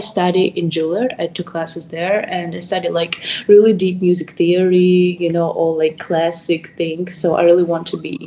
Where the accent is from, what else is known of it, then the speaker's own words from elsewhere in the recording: Russia; English is a second language; also born or lived in Arizona; now in New York, United States; I'm from Russia. So I live here. I used to live in Arizona and I moved to New York.